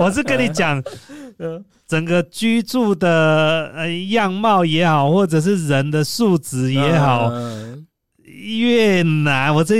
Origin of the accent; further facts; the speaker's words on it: Taiwan; 你们是台湾人，我也是台湾人。